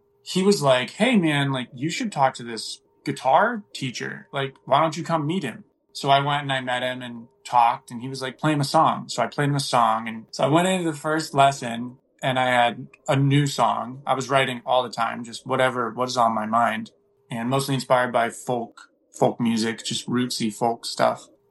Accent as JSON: {"language": "English", "town": "Marion", "region": "Massachusetts", "country": "United States", "tie": "born or raised there", "said": "I go back home to Marion, Massachusetts, small conservative town"}